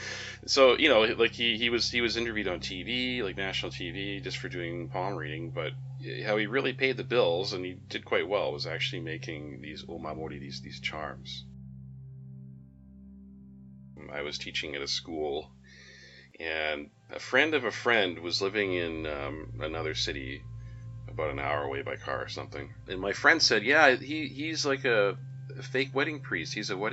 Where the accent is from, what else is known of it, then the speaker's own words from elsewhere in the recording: West Coast, Canada; Yeah, I grew up in Canada on the West Coast